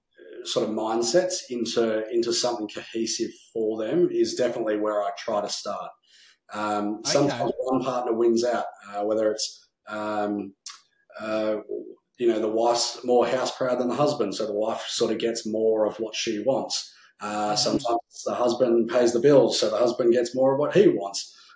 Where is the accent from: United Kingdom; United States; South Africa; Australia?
Australia; Melbourne, Victoria; I grew up in Melbourne